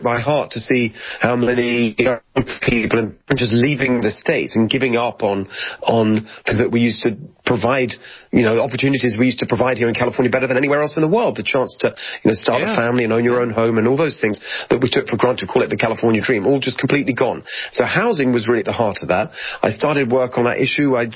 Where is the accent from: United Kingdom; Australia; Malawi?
United Kingdom; Brighton, South East England; And we grew up together in England, in Brighton. And started out, you know, it's pretty regular working class family, nothing special, not dire poverty, just regular working class aspirational family.